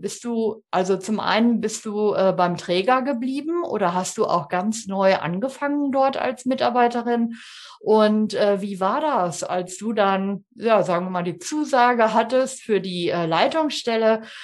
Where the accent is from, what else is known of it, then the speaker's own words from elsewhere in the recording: North Rhine-Westphalia, Germany; Ich komme ja aus NRW